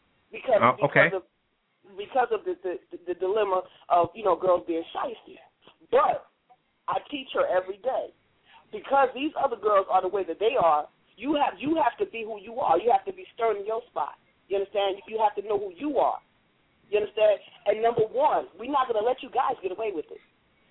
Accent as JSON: {"language": "English", "region": "New Jersey", "country": "United States", "said": "I live in North Carolina now. I'm originally from New Jersey."}